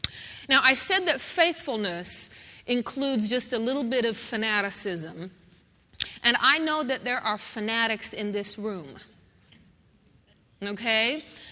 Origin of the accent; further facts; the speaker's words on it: Colorado, United States; Now, I grew up in Colorado, and in Colorado, if you were not a football fanatic, you would just die and you'd get killed.